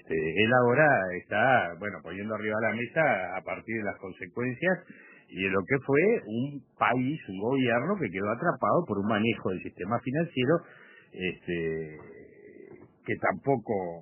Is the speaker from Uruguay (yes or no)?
yes; Uruguay; lo cual yo creo que como uruguayos lo acompañamos.